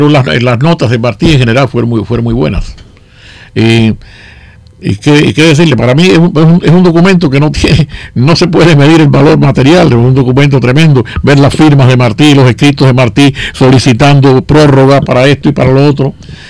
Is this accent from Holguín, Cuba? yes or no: no; Consolación del Sur, Pinar del Río, Cuba; also born or lived in Havana; Yo soy nativo de Pinar del Río, de Consolación del Sur, pero siempre vivía...